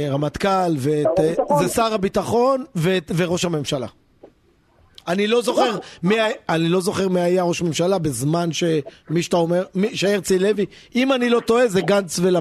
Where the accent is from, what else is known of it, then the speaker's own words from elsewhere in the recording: Hungary; קודם כל, אני לא רומני, אני הונגרי.